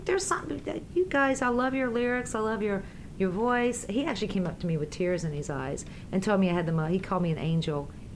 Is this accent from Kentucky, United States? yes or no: yes; Kentucky, United States; born there; I was born in Kentucky